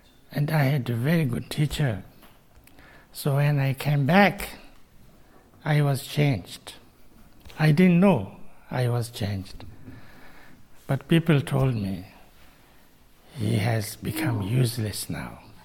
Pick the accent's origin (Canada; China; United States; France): China; Tibet; And my people, you know, I come from Tibet. I come from a calm region of Tibet, eastern. People there are called warriors, you know. The Kampas are supposed to be warriors.